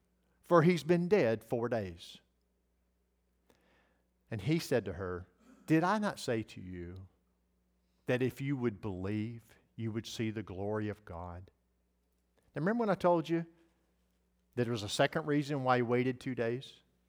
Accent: the South, United States; I'm from the South. Can you guys figure that out?

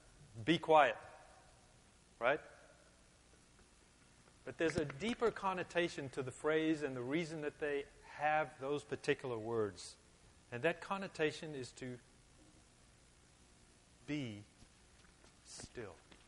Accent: South Africa; moved away; there's a phrase that I grew up with in South Africa

